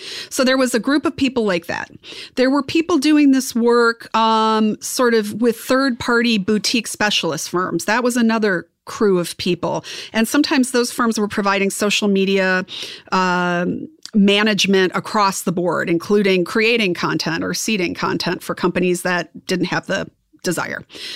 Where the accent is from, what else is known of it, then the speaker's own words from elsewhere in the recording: Wisconsin, United States; I'm from Wisconsin. You know, we're corn fed.